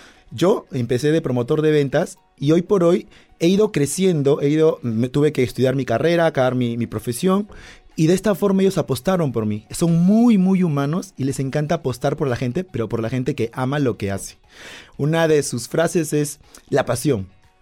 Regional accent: Peru; Yo soy peruano, como tú lo dijiste, y ya vengo trabajando en esta empresa 10 años y desde Perú

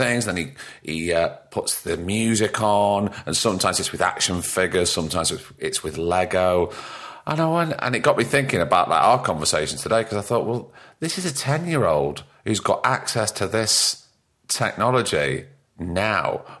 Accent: Blackpool, North West England, United Kingdom; Mate, I'm born and bred in Blackpool.

